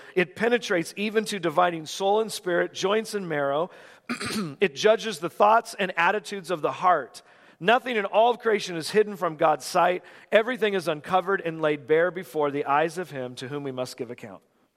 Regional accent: California, United States; now in Gettysburg, United States; I'm from California, don't hold it against me. All three of my kids have a Gettysburg address now, all right, so I'm in. But I grew up there in Central Valley, California

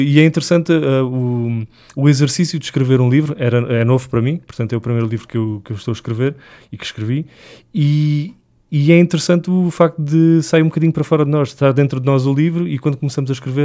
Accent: Sines, Alentejo, Portugal; moved away as an adult; now in Lisbon, Portugal; Sou alentejano, sou de Sines e vim estudar para Lisboa e fui ficando depois aqui a cumprir a minha função enquanto professor e vivo em Lisboa já há alguns anos também.

